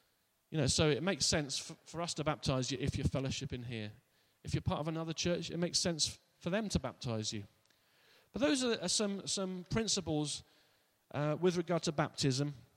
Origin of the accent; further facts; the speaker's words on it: Yateley, South East England, United Kingdom; in Yateley, where I was brought up in Hampshire, or Surrey